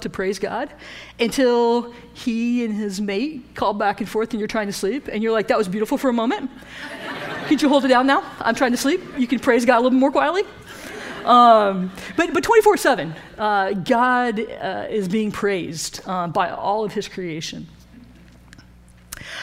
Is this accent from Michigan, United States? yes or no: yes; Michigan, United States; I am from Michigan, and if you have only lived in Texas your entire life, I apologize.